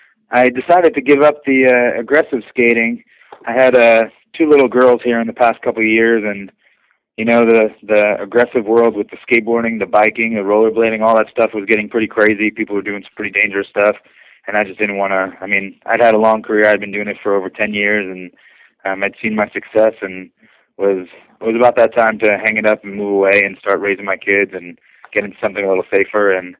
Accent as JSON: {"language": "English", "town": "Brooklyn", "region": "New York", "country": "United States", "tie": "born or raised there", "said": "I grew up in Brooklyn, New York, so I'm not too unfamiliar with fighting, I guess."}